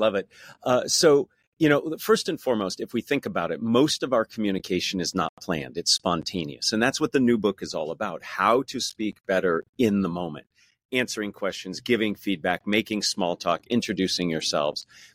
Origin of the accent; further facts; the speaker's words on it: California, United States; So I'm a California boy, born and raised in the Bay Area, and very fortunate to teach there now, teaching at Stanford.